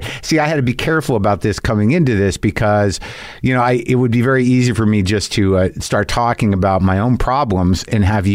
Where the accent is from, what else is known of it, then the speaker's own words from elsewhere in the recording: Albuquerque, New Mexico, United States; I grew up in Albuquerque, New Mexico for the most part.